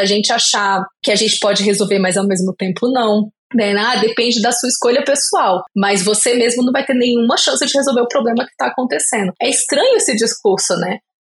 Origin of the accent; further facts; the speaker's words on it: Brasília, Federal District, Brazil; eu sou de Brasília, então aqui em Brasília tudo vira assim, tudo tem um cheiro de política, né?